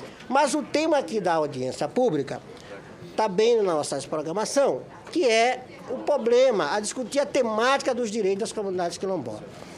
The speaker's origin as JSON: {"language": "Portuguese", "region": "Maranhão", "country": "Brazil", "said": "sou do estado do Maranhão, sou do Quilombo Frechal"}